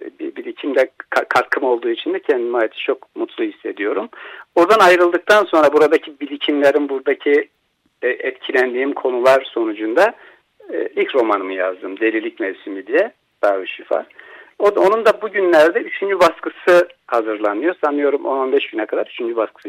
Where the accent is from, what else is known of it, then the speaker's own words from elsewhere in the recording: Bitlis, Bitlis Province, Turkey; moved away as an adult; now in Edirne, Turkey; Ben TRT'nin tek kanal olduğu yıllarda TRT'nin Bitlis muhabiriydim. Şu an Edirne'de yaşıyorum. 25-28 yıldır Edirneliyim ama aslen Bitlisliyim. Orada doğdum. Gençliğim, öğretmenliğimin bir bölümü orada oldu.